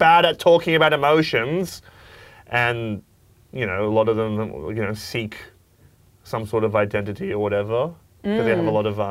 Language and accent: English; New South Wales, Australia; Because I'm from Western Sydney. I'm from Western Sydney.